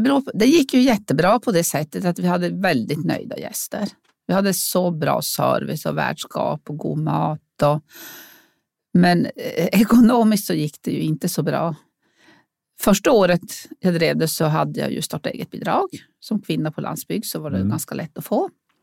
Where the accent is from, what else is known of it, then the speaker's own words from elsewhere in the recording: Harads, Norrbotten County, Sweden; Varför är jag inte hemma i Harads? De behöver ju hjälp i Harads.